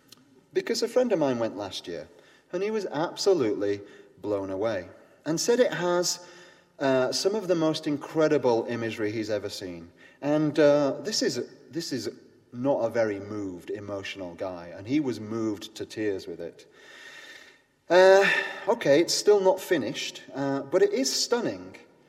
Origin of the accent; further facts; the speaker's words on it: England, United Kingdom; because I'm English